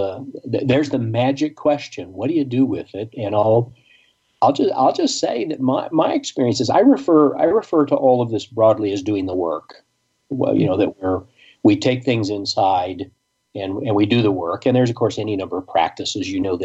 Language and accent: English; McAlester, Oklahoma, United States; this was in southeast Oklahoma. I grew up in McAllister, and it's about 2 hours south of Tulsa, more or less.